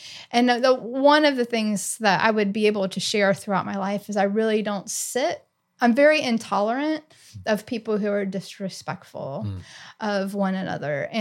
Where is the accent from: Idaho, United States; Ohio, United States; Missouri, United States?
Ohio, United States; also born or lived in Oscoda, Michigan / Columbus, Georgia; now in Texas, United States; I would claim Ohio. I was born in Oscoda, Michigan on an Air Force base. My dad was very briefly in the Air Force. So that's where I was born, but grew up and raised in Ohio and then moved here from Columbus, Georgia.